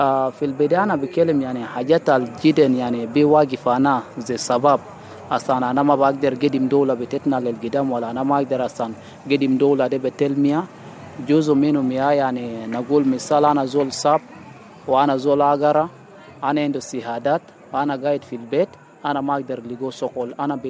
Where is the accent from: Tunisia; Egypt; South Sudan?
South Sudan; ومن ده كله أنا كمواطن جنوبي